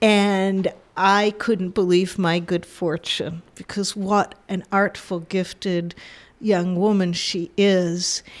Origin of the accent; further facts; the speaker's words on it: Massachusetts, United States; she's actually from my hometown, right, in Massachusetts.